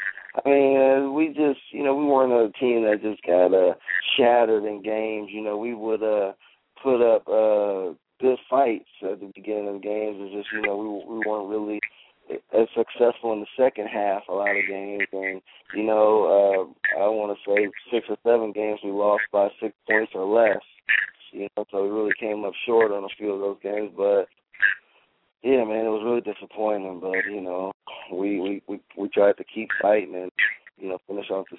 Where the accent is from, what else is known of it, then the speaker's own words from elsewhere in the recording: Detroit, Michigan, United States; I'm from Detroit, man. I used to watch the Lions. I used to watch the Lions every week, man.